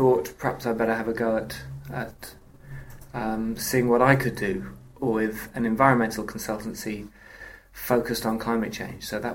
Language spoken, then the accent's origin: English; London, United Kingdom; In London.